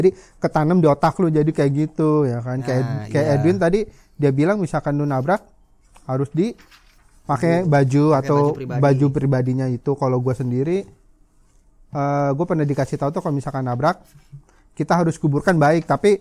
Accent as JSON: {"language": "Indonesian", "region": "Java", "country": "Indonesia", "said": "Karena gue kebetulan kan orang Jawa."}